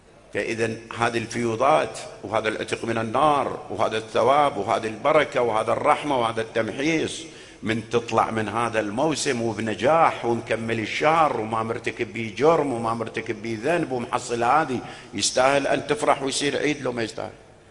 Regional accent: Iraq; ترى صارت مودة هسه جديدة عندنا بالعراق

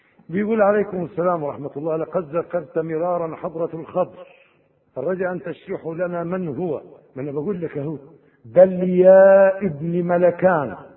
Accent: Egypt; كثير من إخواننا عندنا في مصر

